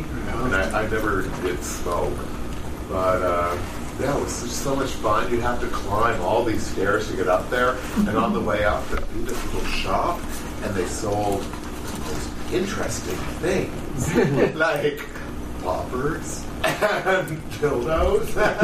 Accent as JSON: {"language": "English", "town": "Bathurst", "region": "New Brunswick", "country": "Canada", "tie": "born or raised there", "said": "I grew up in Bathurst, New Brunswick. And when I graduated high school in 1977, I chose to go to Dalhousie"}